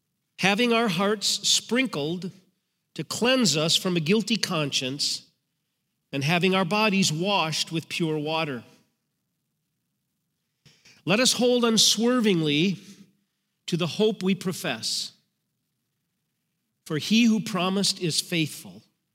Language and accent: English; Faribault, Minnesota, United States; also born or lived in Hudson, United States; I grew up in Faribault, Minnesota. My wife grew up there as well.